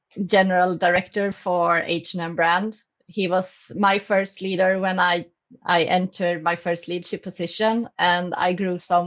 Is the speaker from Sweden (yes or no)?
yes; Vänersborg, Västra Götaland, Sweden; I'm from a small city in the western part of Sweden.